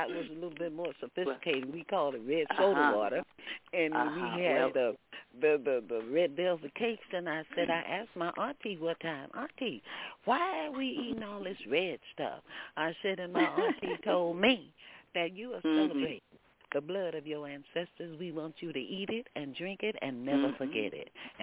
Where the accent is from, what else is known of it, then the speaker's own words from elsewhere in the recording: Houston, Texas, United States; And, you know, coming out of Texas my family is like in Lake Jackson, Arlington, Angleton, but I grew up in Houston